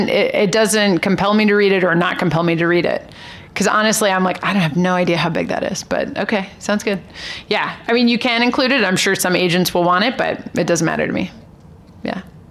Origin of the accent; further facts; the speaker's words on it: Austin, Texas, United States; now in New York, United States; I'm from Texas, and I grew up in Austin.